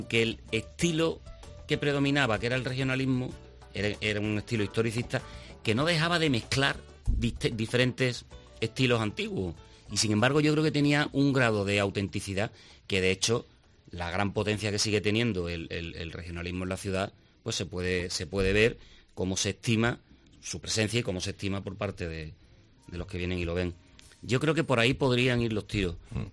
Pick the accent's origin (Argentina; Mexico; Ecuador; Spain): Spain; Seville, Andalusia; nací y me crié en el barrio del Porvenir.